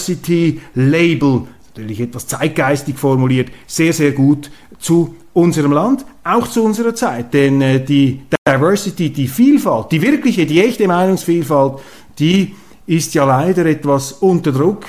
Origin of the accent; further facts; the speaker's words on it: Zurich, Switzerland; Und als Zürcher beneide ich die Luzerner.